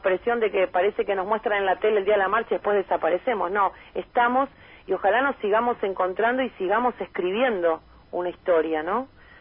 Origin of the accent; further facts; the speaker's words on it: Morón, Buenos Aires Province, Argentina; now in Berisso, Argentina; yo no soy de acá, soy de Morón, ya soy de acá en realidad. Nací en Morón, viví mucho tiempo, pero hace 20 años que vivo en Berisso.